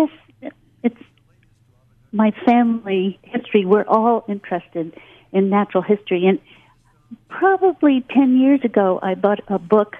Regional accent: United States; I know, and I was almost a little abashed as an American to suggest, you know.

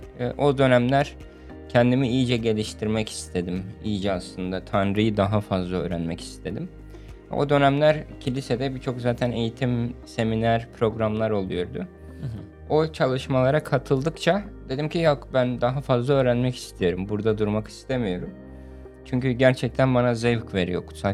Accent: Diyarbakır, Diyarbakır Province, Turkey; born there; now in Antalya, Turkey; 91 yılında Diyarbakır'da doğdum. 8 yıldır Antalya'da yaşıyorum. Burada Kale 2 Kilisesi'nde pastörlük yapıyorum ve 16 yıldır İsa'yı takip etmeye çalışıyorum

